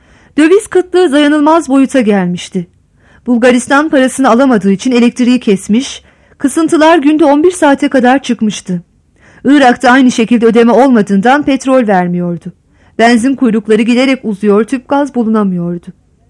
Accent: Alaşehir, Manisa, Turkey; Memleketim. Alaşehirliyim, Ege'liyim.

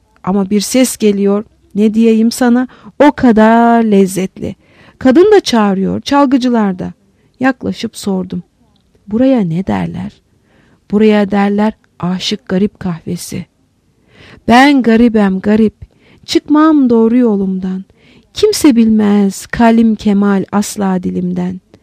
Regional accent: Amasya, Turkey; Hemşerim sen nerelisin? Amasyalıyım.

